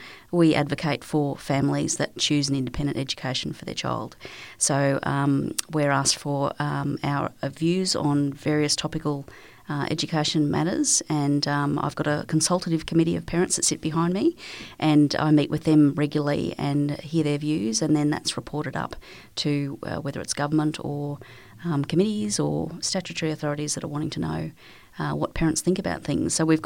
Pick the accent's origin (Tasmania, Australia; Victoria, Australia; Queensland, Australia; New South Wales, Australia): Queensland, Australia; I'm born and bred in Queensland.